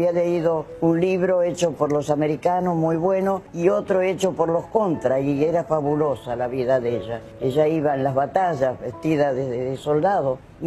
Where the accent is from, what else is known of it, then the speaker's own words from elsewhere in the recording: Argentina; nuestra Argentina es grandiosa. Me quedé por mi tierra